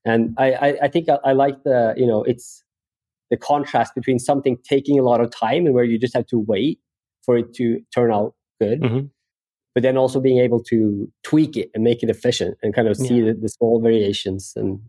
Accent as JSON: {"language": "English", "region": "Oslo", "country": "Norway", "second_language": "English", "said": "I'm from Oslo, Norway, so I like the airport in Oslo."}